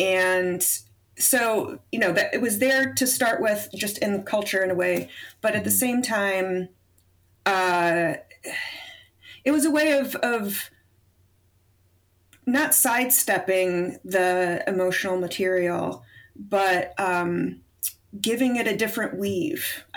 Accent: St. Louis, Missouri, United States; Even though I grew up in St. Louis, which also has a history with aerospace, there was a lot I didn't know.

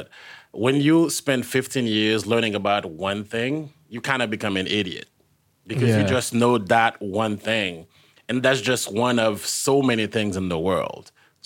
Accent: Haiti; now in New York City, United States; I was born and raised in Haiti, and now I live in New York City, where I started doing stand-up, and I've been living there since 2012.

